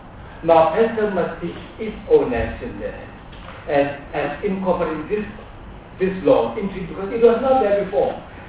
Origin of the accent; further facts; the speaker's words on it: South Africa; I'm a South African